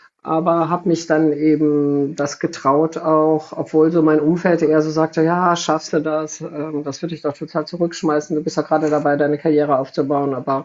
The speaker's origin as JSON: {"language": "German", "region": "Rhineland", "country": "Germany", "said": "und ich war Rheinländerin"}